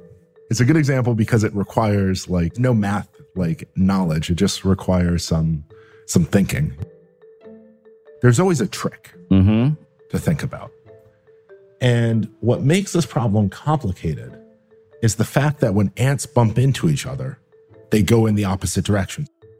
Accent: Buffalo, New York, United States; So I grew up in Buffalo, New York, and my dad lived in Canada.

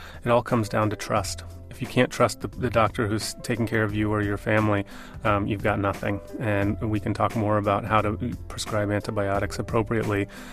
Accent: Florida, United States; And I grew up in Florida, where the orange crops are very important, but they're not that important.

